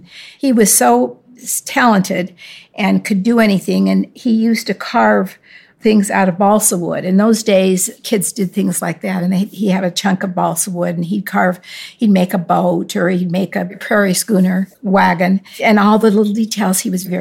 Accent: Idaho Falls, Idaho, United States; born there; I was born in Idaho Falls, Idaho, March 17th, 1939.

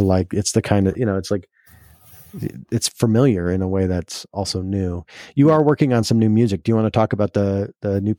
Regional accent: South Dakota, United States; Cause I'm from South Dakota and, you know, didn't grow up on a big ranch or anything like that, but grew up with horses on the edge of town.

